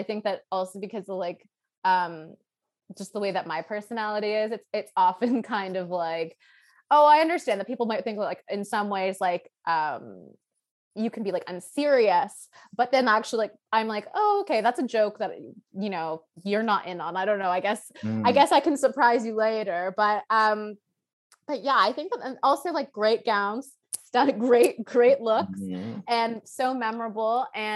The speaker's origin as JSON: {"language": "English", "town": "Toronto", "region": "Ontario", "country": "Canada", "tie": "born or raised there", "said": "I grew up in Toronto, I'm from Toronto"}